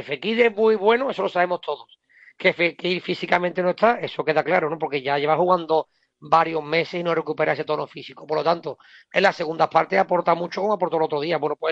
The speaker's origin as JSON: {"language": "Spanish", "town": "Seville", "region": "Andalusia", "country": "Spain", "said": "Que somos de Sevilla, que eso es suerte, ¿verdad?"}